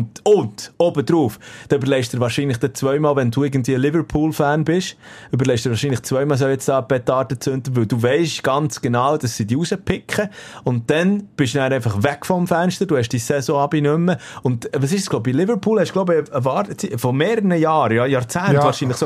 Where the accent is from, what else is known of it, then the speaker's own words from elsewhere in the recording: Switzerland; bei uns in der Schweiz